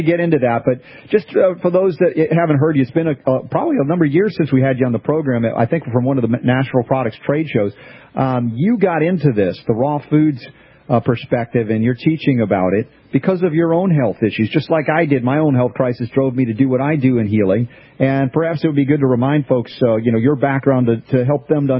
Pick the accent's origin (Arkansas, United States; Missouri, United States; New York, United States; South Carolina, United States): New York, United States; even though my accent is gone, I was a New Yorker when I had a little high voice before my voice changed as a kid.